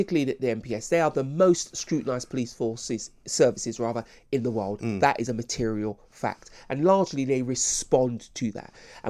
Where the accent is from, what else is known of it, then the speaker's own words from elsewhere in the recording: United Kingdom; Because why I'm proud of being British is that we are fair minded.